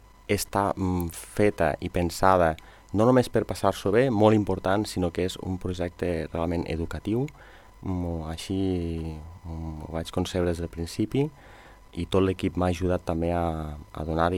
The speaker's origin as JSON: {"language": "Catalan", "town": "Lleida", "region": "Catalonia", "country": "Spain", "said": "Sí, em feia molta il·lusió, jo sóc de Lleida"}